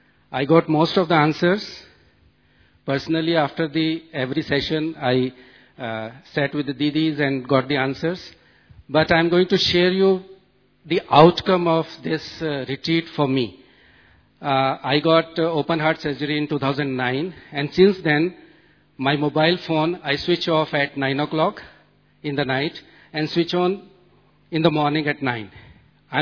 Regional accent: Delhi, India; English is a second language; I'm from Delhi.

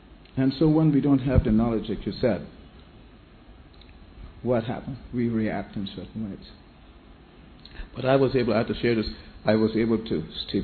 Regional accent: New York, United States; I'm from New York.

